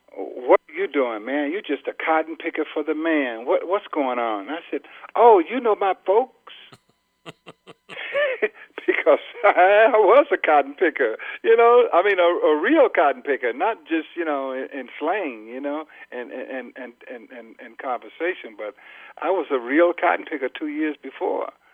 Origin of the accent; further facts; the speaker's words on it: Detroit, Michigan, United States; and I was raised in Detroit by Will Robinson, the famed basketball coach.